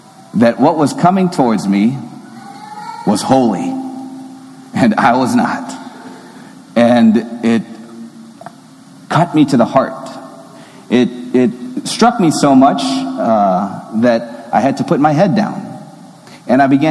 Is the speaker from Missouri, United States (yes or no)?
yes; Columbia, Missouri, United States; I grew up in Columbia, Missouri, and our parish did not have any Eucharistic adoration.